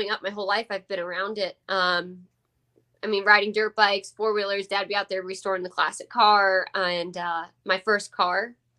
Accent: Hilton Head Island, South Carolina, United States; also born or lived in Hackettstown, New Jersey; I moved around a little bit, but I grew up most of my life in Beaufort, Hilton Head Island, South Carolina. So I'm really kind of from Beaufort, Hilton Head Island.

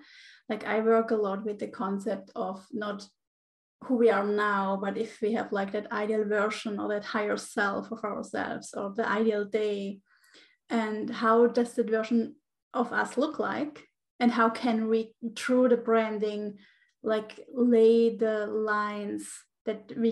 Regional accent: Switzerland; English is a second language; now in Menorca, Spain; And I'm from Spain. I'm living in Spain. I'm originally from Switzerland, having an Italian husband. So lots of different cultures, but we found our place here about 4 years ago and live in this little island called Menorca

